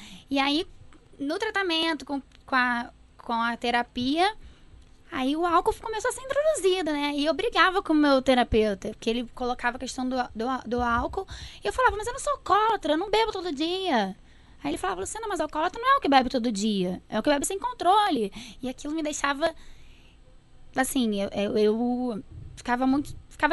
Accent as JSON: {"language": "Portuguese", "town": "Niterói", "region": "Rio de Janeiro", "country": "Brazil", "said": "Eu sou de Niterói, né? Ali tem a orla."}